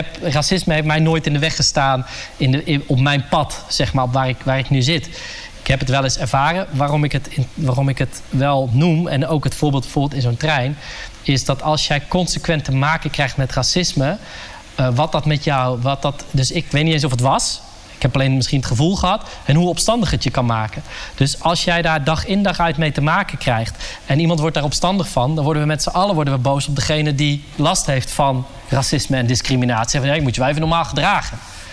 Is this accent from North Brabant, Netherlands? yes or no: yes; North Brabant, Netherlands; Dus ik ben echt een fucking trotse Brabander die kan meeblaren op carnavalsmuziek. Maar ik ben ook trots op mijn Marokkaanse roots en op mijn Indische roots.